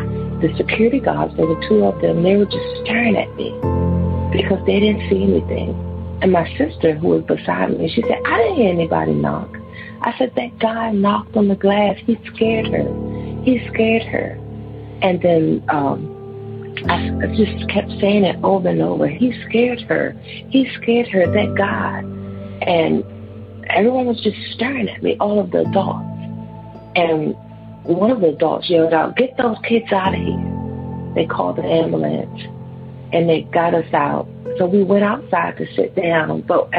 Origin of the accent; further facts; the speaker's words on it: Washington, District of Columbia, United States; I'm from Washington, D.C.